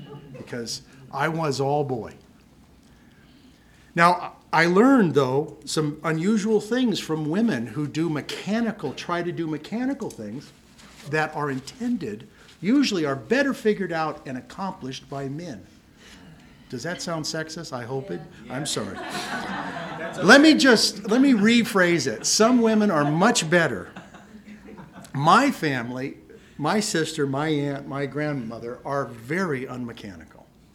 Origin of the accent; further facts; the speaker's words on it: Ireland; And I'm an Irishman. I'm not too bright.